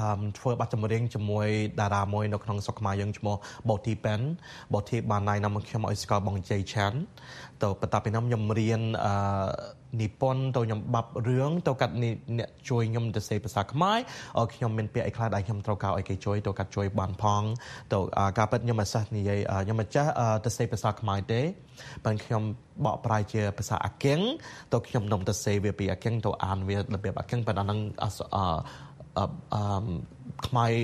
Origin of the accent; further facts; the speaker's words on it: Long Beach, California, United States; ខ្ញុំកើតនៅក្នុង Long Beach ជាមួយក្រុមខ្មែរយើងតាំងពីក្មេង